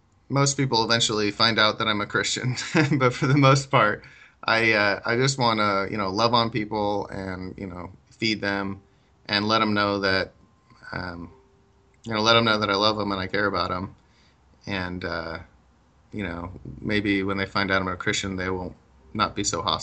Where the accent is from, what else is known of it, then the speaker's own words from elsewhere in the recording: Medford, Oregon, United States; No, I grew up in Southern Oregon in a little town of like 110,000 called Medford, Oregon.